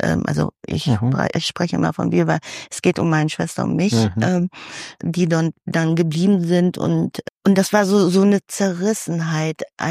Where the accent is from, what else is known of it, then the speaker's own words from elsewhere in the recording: Manila, Metro Manila, Philippines; now in Germany; Ich komme aus Philippinen, in Manila, das ist ja die größte Stadt dort, beziehungsweise Hauptstadt, und komme halt auch aus dem Slums sozusagen. Also Slums konnte ich wirklich rüber gucken, wobei wir schon ein Steinhaus hatten.